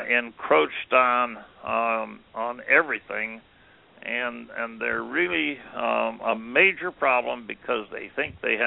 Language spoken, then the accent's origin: English; Montana, United States; I'm from Montana, and I'm the one that lit the fire under those fellows